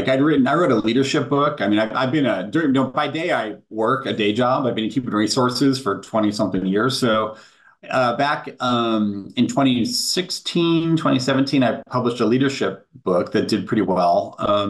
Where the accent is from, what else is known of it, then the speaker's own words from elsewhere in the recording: Richland, Washington, United States; And I grew up in a town in eastern Washington State called Richland.